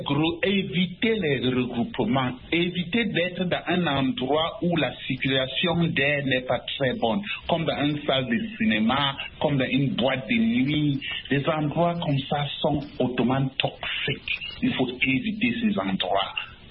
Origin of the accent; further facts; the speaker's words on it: Cameroon; surtout dans un pays comme le Cameroun que je connais bien, je viens du Cameroun.